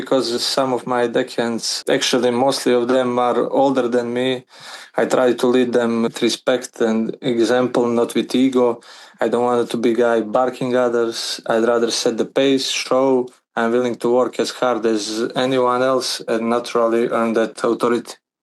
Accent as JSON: {"language": "English", "town": "Bar", "region": "Bar Municipality", "country": "Montenegro", "tie": "born or raised there", "said": "I'm from Montenegro, have border on the sea with Croatia and with Albania over there. We are just across Italy. My city is called Bar, which is just across Bari."}